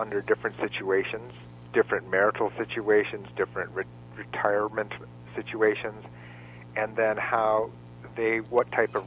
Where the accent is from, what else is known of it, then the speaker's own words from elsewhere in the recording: Michigan, United States; I grew up in Michigan, and you see the city of Detroit having to face no other choice